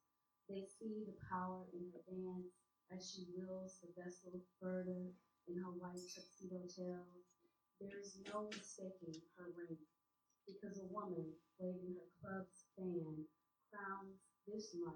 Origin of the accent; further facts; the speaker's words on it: New Orleans, Louisiana, United States; I'm from New Orleans originally.